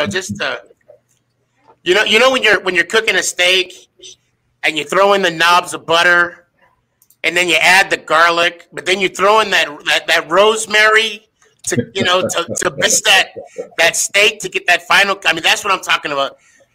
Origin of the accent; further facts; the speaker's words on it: Arizona, United States; like I said, I'm from Arizona.